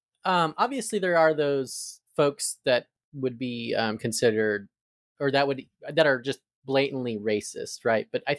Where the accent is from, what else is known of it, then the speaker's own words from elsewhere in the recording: Arizona, United States; I'm from Arizona, so I moved to the South.